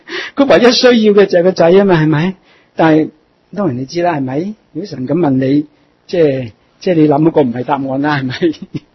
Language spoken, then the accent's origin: Cantonese; China; 就算喺我哋中国人嚟讲都系啦